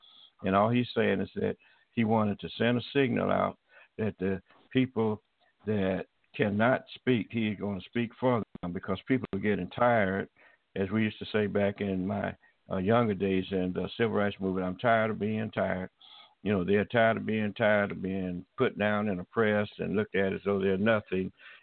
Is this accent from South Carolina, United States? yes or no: no; Tuskegee, Alabama, United States; When I was a child, I attended the parochial school in my hometown of Tuskegee, Alabama.